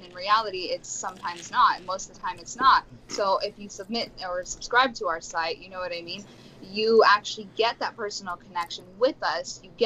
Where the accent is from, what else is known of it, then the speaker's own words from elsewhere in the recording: Albuquerque, New Mexico, United States; now in Los Angeles, United States; But where I'm from, like people are very, very, and I'm from New Mexico. I'm from Albuquerque. People are very, very communicative, you know?